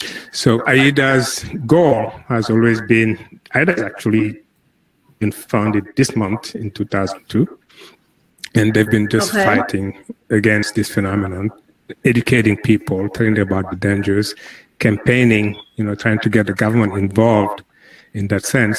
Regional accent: Senegal; now in New York City, United States; I'm from Senegal. I live in New York City. Been living here for 22 years now.

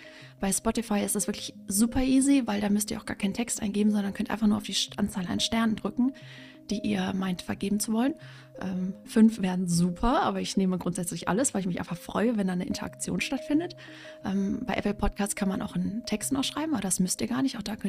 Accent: Bonn, North Rhine-Westphalia, Germany; now in Hamburg, Germany; wir kommen beide aus der Richtung, ja so grob Köln, sie da Richtung Aachen und ich eben Richtung Bonn. Und wir sind beide nach Hamburg gezogen.

